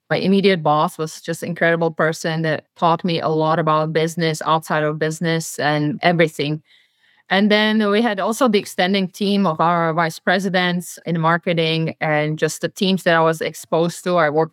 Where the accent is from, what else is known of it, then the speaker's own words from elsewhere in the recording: Slovakia; English is a second language; So I was born and raised in Slovakia, coming from a very athletic family.